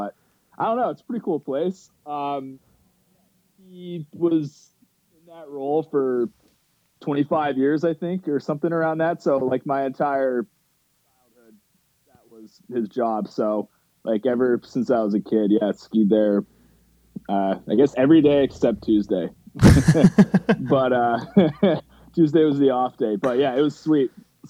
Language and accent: English; New Hampshire, United States; Yeah, I'm from Washington Valley area originally, so.